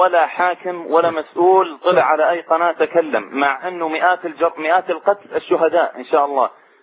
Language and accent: Arabic; Syria; now in Qatar; أول شيء أنا سوري من مقيم في قطر